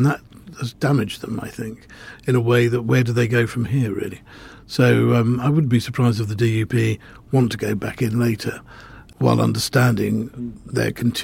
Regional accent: Belfast, Northern Ireland, United Kingdom; And visitors to Belfast, which is now a great, vibrant, my hometown indeed, vibrant city, are flabbergasted to find that these gates still exist, these walls are still there.

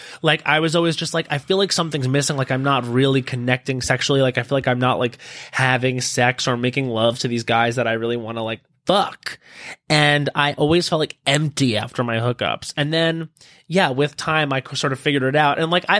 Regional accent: New York, United States; I mean, I grew up on Long Island. Like it was, and like there's still things about me that are just like internalized from that culture, not in harmful ways, just like in little social ways.

